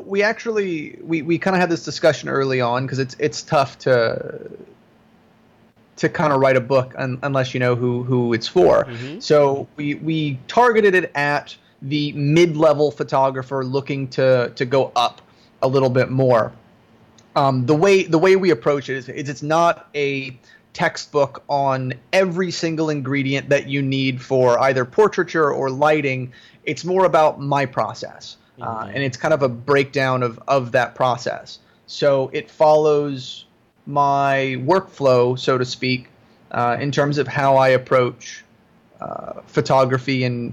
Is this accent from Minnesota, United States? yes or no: no; Florida, United States; Originally, I grew up in Florida, did a lot of commercial lifestyle work. I worked in the Miami market for a while, then came up here and threw it all away and started again